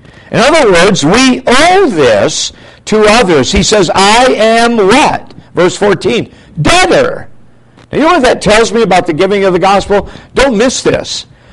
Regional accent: Minnesota, United States; when I grew up in Minnesota, every farmer had a crate of dynamite under his workbench.

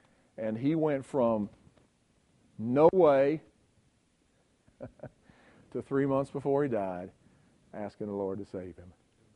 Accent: West Virginia, United States; I grew up on the farm working for him when I was a kid growing up in West Virginia.

